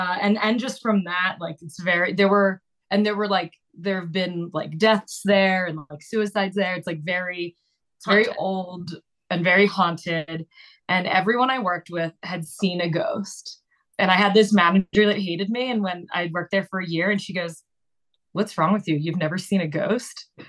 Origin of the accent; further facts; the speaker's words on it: Downingtown, Pennsylvania, United States; This was in the Philly suburbs, a town called Downingtown.